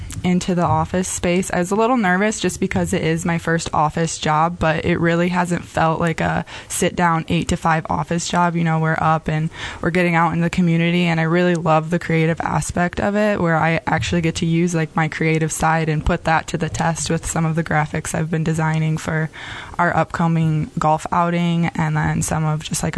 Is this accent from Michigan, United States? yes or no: yes; Jackson, Michigan, United States; You know, I grew up in Jackson, kind of. I lived on Lake Leanne, so we'd always come to Jackson.